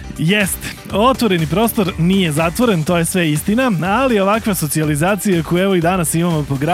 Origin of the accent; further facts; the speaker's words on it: Niš, Southern and Eastern Serbia, Serbia; Mi smo Srbi, neuništivi, palilulci, a durlanci posebno.